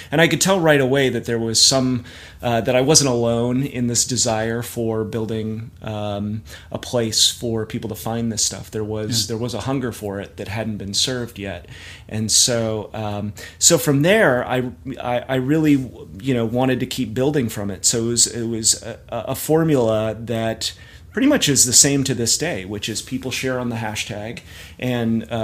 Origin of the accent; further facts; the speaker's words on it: Fresno, California, United States; It was actually a pop cultural tribute to my hometown of Fresno.